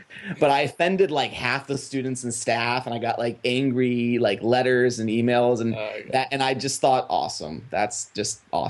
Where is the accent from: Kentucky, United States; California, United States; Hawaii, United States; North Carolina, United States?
Hawaii, United States; the lieutenant governor of our state, I'm from Hawaii, he came down to our school